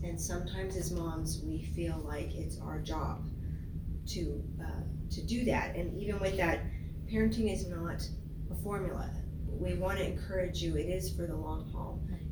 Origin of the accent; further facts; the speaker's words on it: Ireland; there's a big difference, especially because I'm Irish.